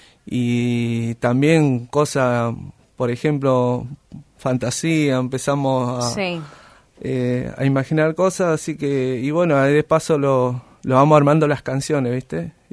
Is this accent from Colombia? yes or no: no; Misiones, Argentina; now in Río Grande, Argentina; porque soy de Misiones.